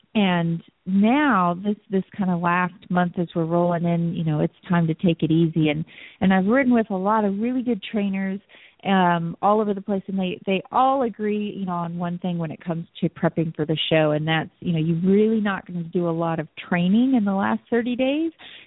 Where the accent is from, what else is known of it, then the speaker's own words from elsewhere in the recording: Kemp, Texas, United States; from Kemp, Texas